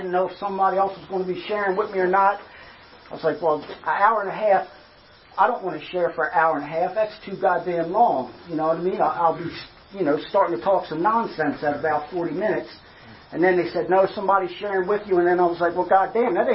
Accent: Baltimore, Maryland, United States; I'm from West Baltimore, you know, and there ain't a whole lot of trees and cabins and shit like that.

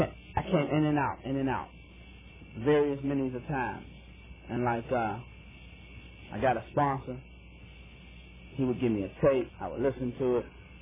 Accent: Pittsburgh, Pennsylvania, United States; now in Erie, United States; I'm originally from Pittsburgh

